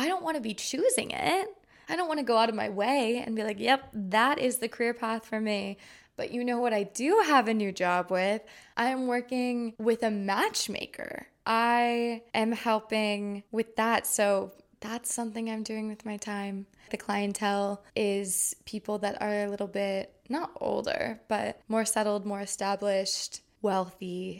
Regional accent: United States; even though obviously I'm an American, majority of my friends are American.

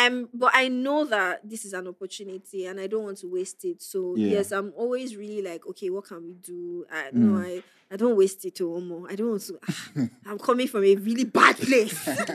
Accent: Mushin, Lagos, Nigeria; Because I was born in Mushi. I grew up in Mushi.

